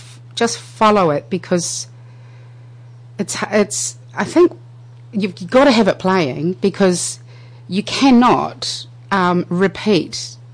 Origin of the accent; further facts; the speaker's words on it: Kawakawa, Northland, New Zealand; Taitokoro, yeah. Kawakawa, and Opoa.